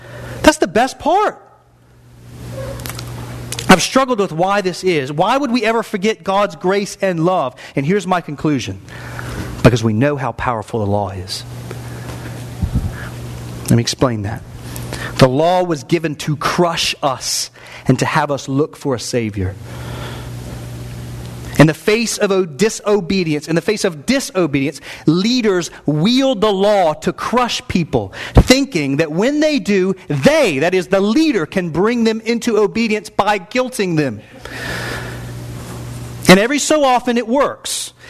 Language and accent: English; the South, United States; Listen, I grew up in the South. Born in Tennessee, Florida, Georgia, North Carolina.